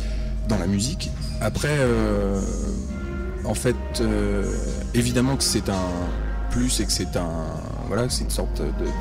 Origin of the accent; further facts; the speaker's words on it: Île-de-France, France; Je viens de banlieue parisienne, donc je viens d'un peu partout et de nulle part à la fois, comme tous les gens en banlieue.